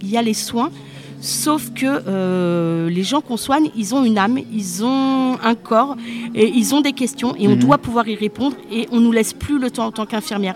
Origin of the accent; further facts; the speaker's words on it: Gien, Centre-Val de Loire, France; Voilà, je suis de Gien.